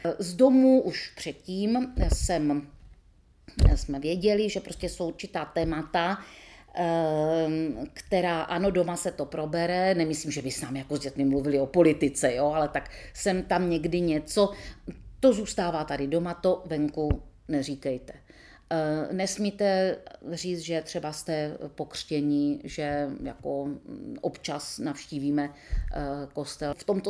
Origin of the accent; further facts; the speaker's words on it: Haná, Czechia; Narodila jsem se v roce 1964, 3. ledna, a pocházím z Hané, z takového malého městečka na Hané.